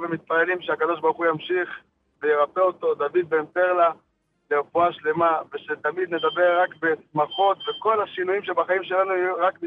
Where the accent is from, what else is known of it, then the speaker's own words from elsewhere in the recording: Acre, Northern District, Israel; אני גדלנו באקו, חנכנו בחינוך העצמאי